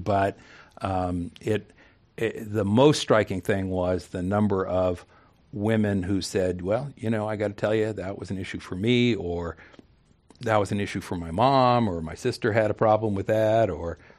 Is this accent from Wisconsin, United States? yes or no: no; California, United States; as a Californian and as a Bay Area or Silicon Valley resident.